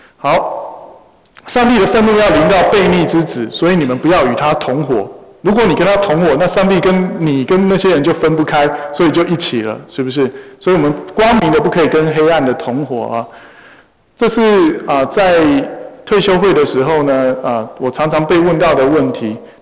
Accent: China; 因为特别是我们中国人

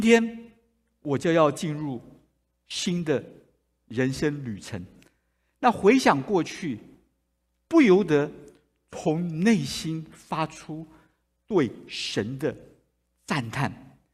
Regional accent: Taiwan; Chinese is a second language; moved away as an adult; now in United States; 41年前带领师母和我从台湾来到了人生地不熟的美国

